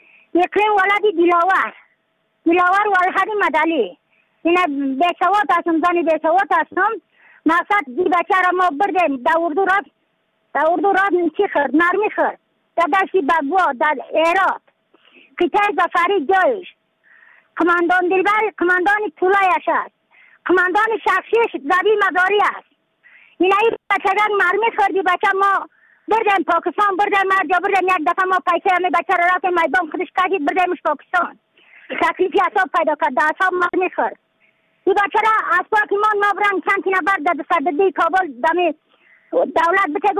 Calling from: Badakhshan, Afghanistan; از بدخشان هستم، مرکز بدخشان

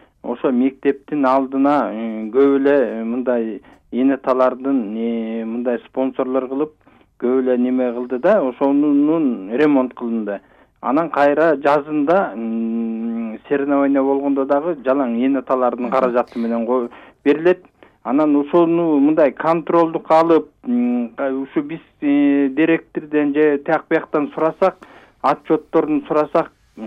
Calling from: Issyk-Kul Region, Kyrgyzstan; Мен Көлдөн келдим эле.

